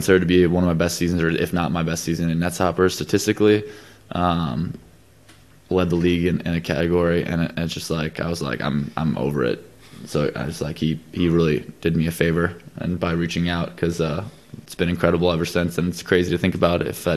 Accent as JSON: {"language": "English", "country": "United States", "tie": "born or raised there", "said": "I mean, growing up in the States, you play a lot of different sports in gym class or PE, but handball was never one of them."}